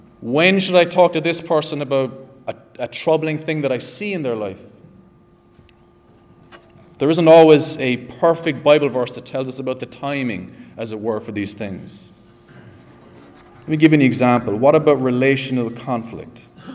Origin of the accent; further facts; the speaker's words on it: Ireland; No, that's the Irish way of doing it. And I can say that because I'm an Irishman.